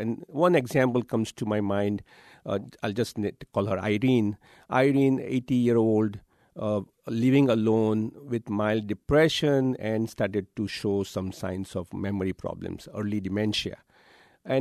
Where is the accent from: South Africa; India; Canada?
India; Mumbai, Maharashtra; moved away as an adult; now in United States; growing up in Bombay and in India and coming from Asian culture, where family unity, family structure, and the reverence for elderly is very important.